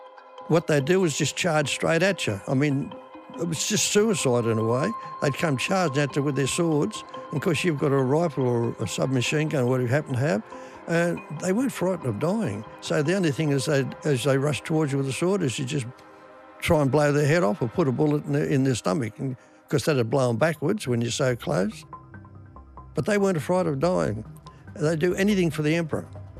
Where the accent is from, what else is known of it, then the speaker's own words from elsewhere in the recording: Sydney, New South Wales, Australia; I was born in Haberfield in Sydney, and I grew up in Marrickville. That's where we lived for most of our life.